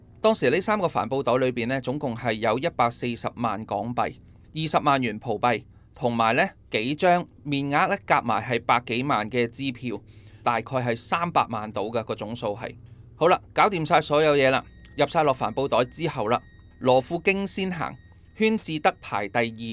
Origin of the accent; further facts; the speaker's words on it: Macau; 其实我哋好多澳门人都知嘅，但系我哋澳门人咧好少会行嗰条路仔嘅。